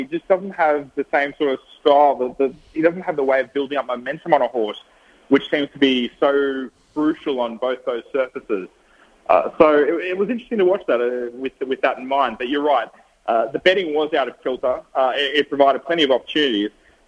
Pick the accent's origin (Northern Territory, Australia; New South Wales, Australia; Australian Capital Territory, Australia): New South Wales, Australia; Sydney; But for me, to be able to go back home, Sydney's my hometown, so to be able to go back there, it's going to be very exciting.